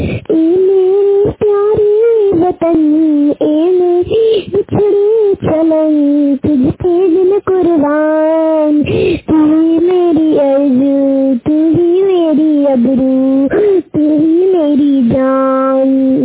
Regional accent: Phulpari, Madhya Pradesh, India; मेरा गांव है फुलपरी और मेरा जिला सतना मध्य प्रदेश।

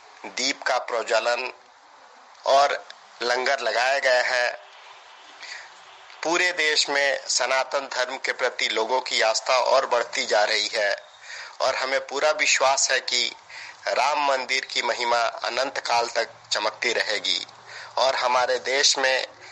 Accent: Siwan, Bihar, India; हमारे शहर सिवान में भी आज बहुत धूमधाम से यह उत्सव मनाया जा रहा है

